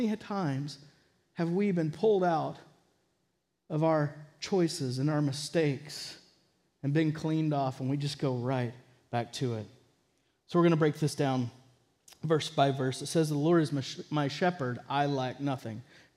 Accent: Texas, United States; I've had personal experience with that growing up in Texas.

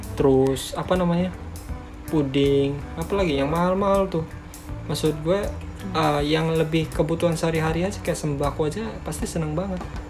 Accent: Indramayu, West Java, Indonesia; itu di Indramayu di kampung gue.

